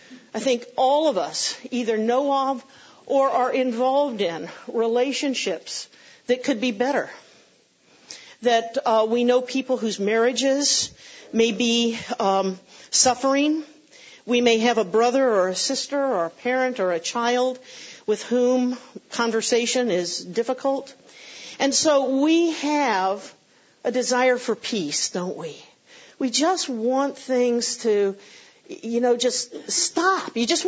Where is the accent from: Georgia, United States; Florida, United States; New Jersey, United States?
Florida, United States; I grew up in South Florida